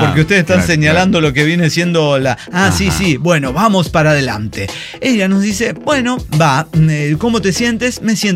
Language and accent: Spanish; Ecatepec, State of Mexico, Mexico; Soy de Catepec, güey